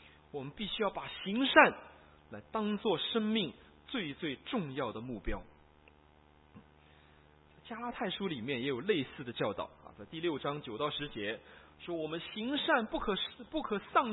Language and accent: Chinese; China; 这个我们大陆人最喜欢做这些事情哈